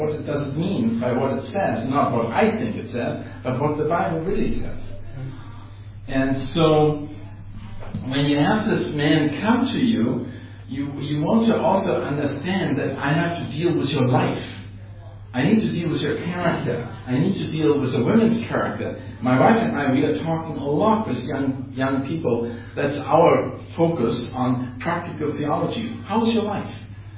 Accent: Finland; now in Berlin, Germany; And I'm Finnish. I'm actually coming since 50 years to Finland, so that's kind of our summer retreat when everything is busy in Berlin

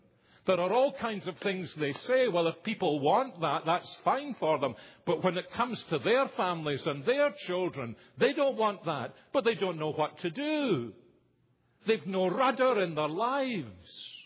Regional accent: Scotland, United Kingdom; most of the people I grew up with in Scotland in the 1950s were already in the postmodern age.

